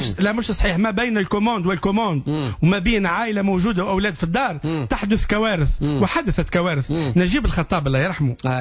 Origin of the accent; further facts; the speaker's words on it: Tunisia; نكتب أنا حاجة على الباج متاعي كمواطن تونسي